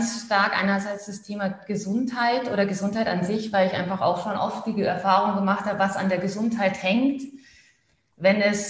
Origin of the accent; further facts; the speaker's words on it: Oberammergau, Bavaria, Germany; Ich komme ja aus Oberammergau, aus einem kleinen Dorf in den Alpen und da habe ich ganz stark meine Wurzeln.